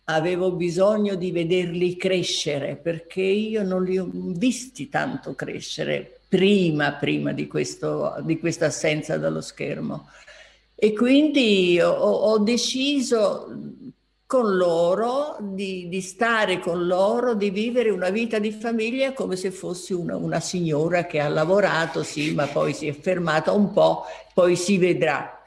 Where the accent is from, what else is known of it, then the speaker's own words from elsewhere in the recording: Naples, Campania, Italy; Io sono una napoletana al 1000% e questo non lo dimenticherò mai.